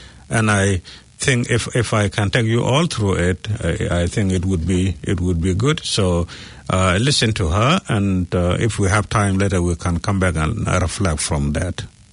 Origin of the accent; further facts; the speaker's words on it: New Zealand; I'm not a refugee. I'm a New Zealander.